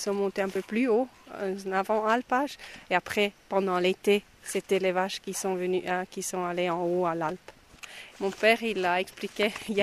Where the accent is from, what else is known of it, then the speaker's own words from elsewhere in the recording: Visp, Valais, Switzerland; Moi, je suis née à Viège, j'ai grandi à Viège. C'est pendant les vacances qu'on est monté ici.